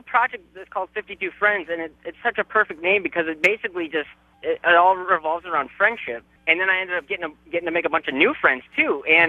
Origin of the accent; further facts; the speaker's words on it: Michigan, United States; Michigan looked pretty bad. I'm from Michigan.